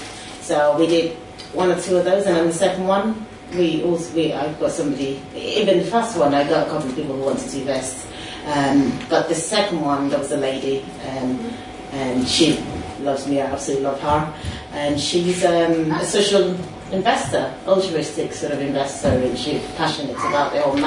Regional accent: Manchester, North West England, United Kingdom; born there; Funny enough, I was born in Manchester, so I thought, oh, okay, might be a good time to go back.

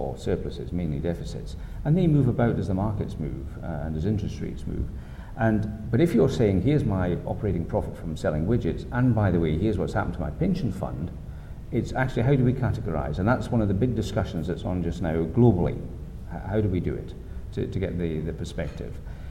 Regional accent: Scotland, United Kingdom; And as a Scot, I've always likened the bottom line to a haggis.

